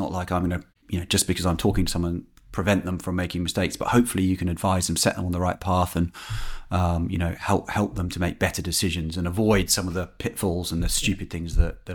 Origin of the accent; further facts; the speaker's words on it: England, United Kingdom; I'm obviously from Great Britain, England specifically.